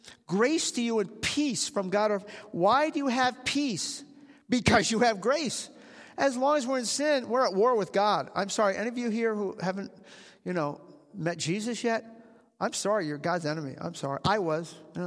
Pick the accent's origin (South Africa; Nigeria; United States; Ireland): Ireland; So anyway, I'm Irish. What can I tell you?